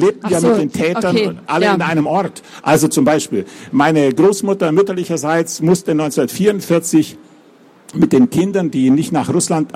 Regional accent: Meschen, Sibiu County, Romania; meine Oma väterlicherseits war dann mit einem amerikanischen Geburtsort in meinem Heimatort auch in Meschen aufgewachsen.

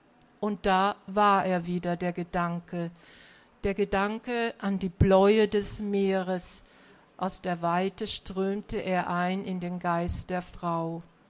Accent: Bavaria, Germany; Er handelt in meiner Gegend, da wo ich herkomme, aus Franken.

